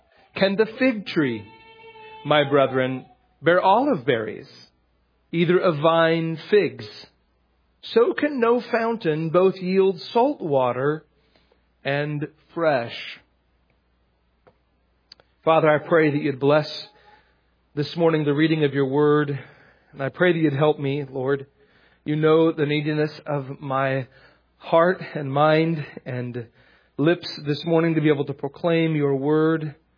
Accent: Astoria, Oregon, United States; I grew up in Astoria, Oregon. And until I was 11 years old, my bedroom overlooked the Columbia River.

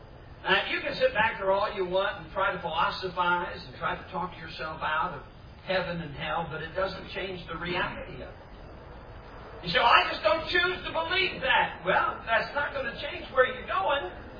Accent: Sturgis, Michigan, United States; I was brought up in Sturgis, Michigan. That's only about, 90 miles from here, maybe even a little bit closer than that.

